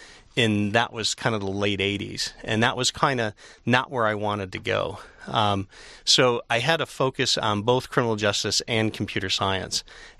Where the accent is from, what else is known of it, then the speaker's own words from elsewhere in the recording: Warren, Michigan, United States; also born or lived in Grosse Pointe; Grew up in the city of Warren. I guess technically my birth certificate says I was born in Grosse Pointe. That's because I was born at Bon Secours Hospital.